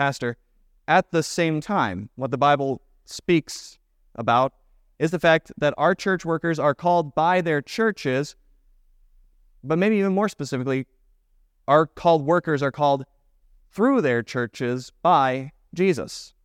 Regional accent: Florida, United States; also born or lived in Midwest; I still tell people that I'm from Florida, even though I lived in the Midwest for 15 years.

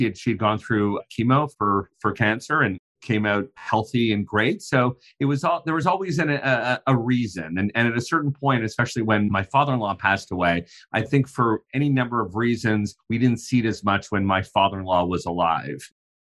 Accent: Canada; I grew up in Canada

